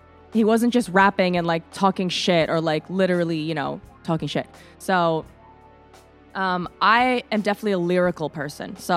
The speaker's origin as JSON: {"language": "English", "region": "California", "country": "United States", "tie": "born or raised there", "said": "I grew up completely differently. I grew up in California, actually. And obviously, I'm like Asian American and a female."}